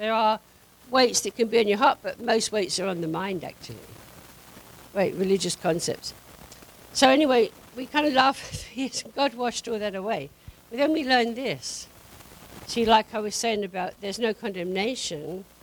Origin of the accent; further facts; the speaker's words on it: Macon, Georgia, United States; in Macon, that's where I live. You can tell by my accent. Don't say, Macon, Georgia. I'm Macon, Georgia.